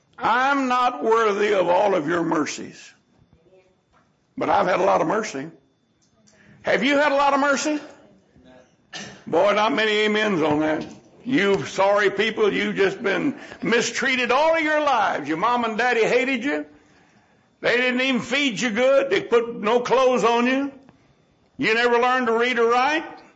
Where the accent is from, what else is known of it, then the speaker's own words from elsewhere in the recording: United States; born there; And then, I tell you what, I was born in America.